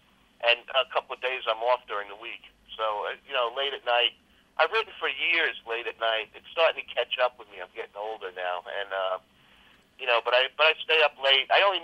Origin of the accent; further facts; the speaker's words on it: New York, United States; accent: Long Island; not this voice I'm speaking to in my Long Island accent